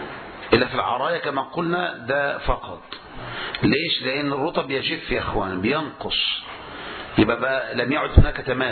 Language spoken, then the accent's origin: Arabic; Egypt; زي عندنا في مصر صورة مثلا، يقول لك أنا بقرضك 10,000 جنيه